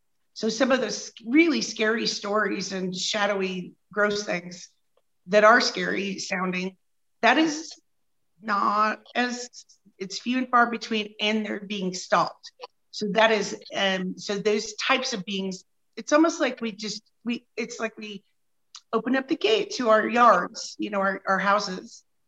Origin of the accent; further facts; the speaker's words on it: Midwest, United States; born there; I was born in the Midwest, and I grew up in a kind of a conservative space.